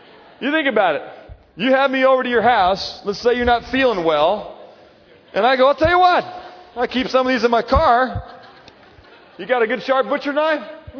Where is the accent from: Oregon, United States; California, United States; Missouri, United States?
Missouri, United States; St. Louis; As a young man, I grew up in St. Louis.